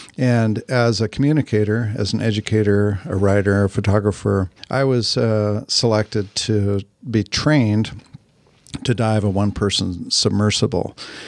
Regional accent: Northwest, United States; I grew up in the Northwest, and I was fortunate that my parents really believed in getting us outside.

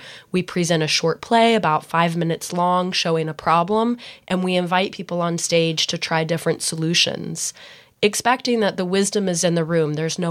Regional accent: Deep South, United States; I am a Southerner by trade. I grew up in the Deep South

